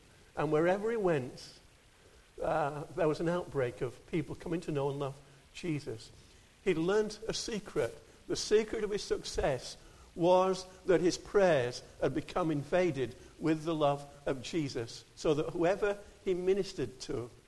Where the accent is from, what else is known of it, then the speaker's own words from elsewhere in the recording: Yorkshire and the Humber, United Kingdom; I come from Yorkshire.